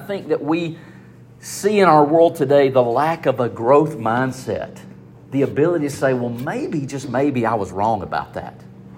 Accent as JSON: {"language": "English", "town": "Fayetteville", "region": "Tennessee", "country": "United States", "said": "anywhere I go and I say I'm from Fayetteville, Tennessee"}